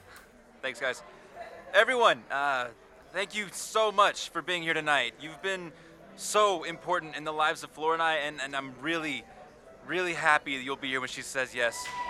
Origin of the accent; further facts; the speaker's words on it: New York, United States; But I'm from New York.